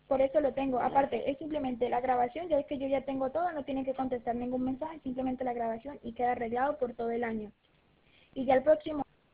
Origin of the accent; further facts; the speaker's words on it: Burjassot, Valencian Community, Spain; yo también soy de Valencia, soy de Burjasot, no sé si lo ha escuchado.